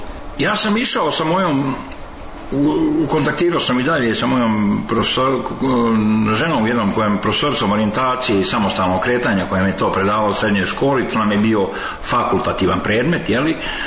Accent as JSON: {"language": "Serbian", "town": "Sarajevo", "region": "Federation of Bosnia and Herzegovina", "country": "Bosnia & Herzegovina", "tie": "born or raised there", "also_born_or_lived": "Drvar", "lives_now": "Belgrade, Serbia", "said": "U osnovnu školu završio sam u Sarajevu, srednju također, fakultet počeo u Sarajevu, završio u Beogradu, završio sam njemački i engleski jezik, inače još govorim španski, italijanski, ruski i tako još poneki."}